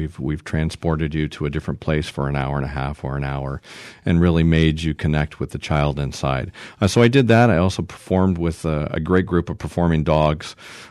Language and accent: English; Canada; the quirky little kid from Canada that fell in love with the circus.